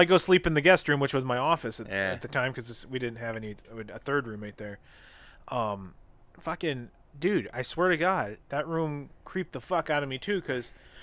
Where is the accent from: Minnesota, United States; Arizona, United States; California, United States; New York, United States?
Arizona, United States; Prescott; growing up in Arizona, all the ghost towns and stuff. We had Jerome, Arizona, full of. I grew up in Prescott.